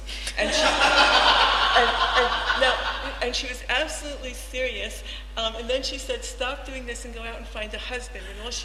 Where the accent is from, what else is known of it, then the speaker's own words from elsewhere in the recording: Queens, New York, United States; And, you know, I'm from Queens, and I'm not very at home with cows and mountains.